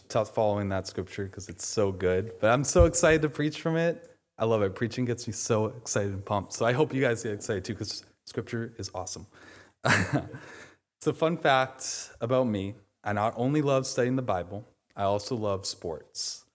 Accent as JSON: {"language": "English", "region": "New England", "country": "United States", "said": "But I'm from New England, so I like the Patriots and Red Sox."}